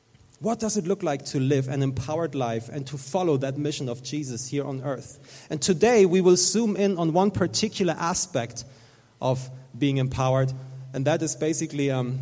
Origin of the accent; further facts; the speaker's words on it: Germany; I'm from Germany, as you know.